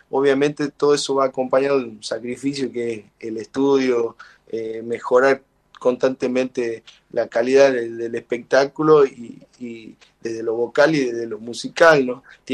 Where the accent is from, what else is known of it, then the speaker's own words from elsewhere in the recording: El Carmen, Jujuy, Argentina; las canciones y los sonidos de mi tierra, que es Jujuy